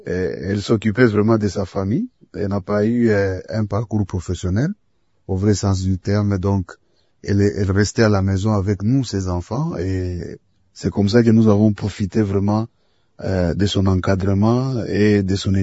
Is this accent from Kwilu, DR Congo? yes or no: no; Kasaji, Lualaba, DR Congo; born there; Non, je suis né à Kasaji. À Kasaji, c'est aujourd'hui la deuxième ville de la province du Lualaba.